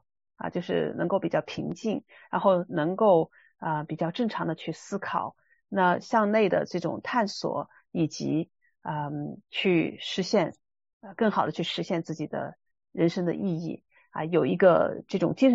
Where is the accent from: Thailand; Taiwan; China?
China; 我们在中国长大受的是无神论